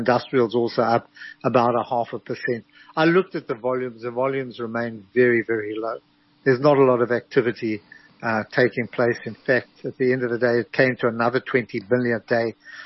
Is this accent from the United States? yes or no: no; South Africa; I'm still South African. You know, I'm not, I only come here for a few weeks in the year.